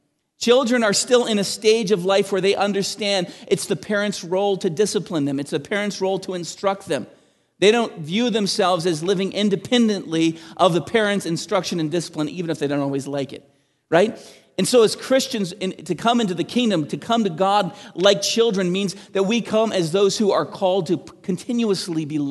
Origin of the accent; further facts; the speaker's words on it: Montreal, Quebec, Canada; born there; also born or lived in New Jersey; I was born in Montreal, and my parents moved to New Jersey